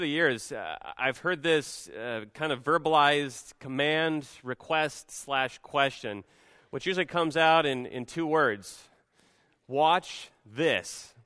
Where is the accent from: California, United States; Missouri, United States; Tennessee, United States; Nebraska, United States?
Nebraska, United States; venture off to the frozen land that is Nebraska, my home state